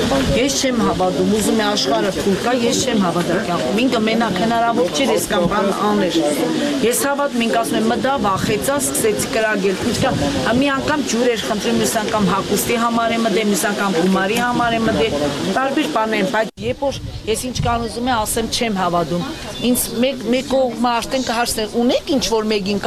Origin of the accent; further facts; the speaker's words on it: Gyumri, Shirak, Armenia; Գյումրիի բնակիչ եմ, ի՞նչն է գյումրեցի եմ ես